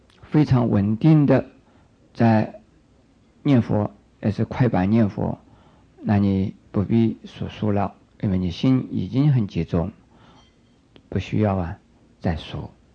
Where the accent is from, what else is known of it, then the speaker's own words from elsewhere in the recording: China; 在我们中国人呢，一年有两次或者是三次呢，对祖先以及呢 已经往生了的家属和亲友做纪念，做超度。